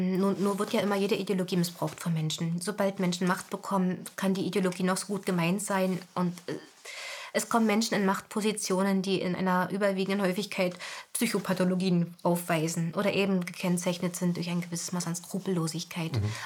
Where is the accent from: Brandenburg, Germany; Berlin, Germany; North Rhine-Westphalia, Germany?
Brandenburg, Germany; Potsdam; Und ich bin in Potsdam zur Welt gekommen, am Stern. Und mein Kindergarten, der lag direkt an der Havel.